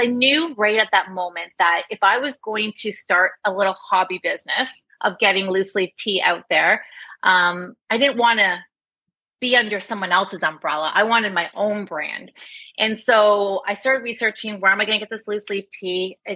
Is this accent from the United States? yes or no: no; Canada; I'm from Canada.